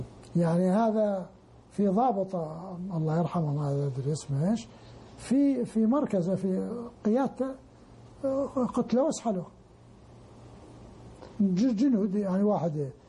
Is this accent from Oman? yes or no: no; Iraq; moved away as an adult; أنا أخرج من العراق وين أروح؟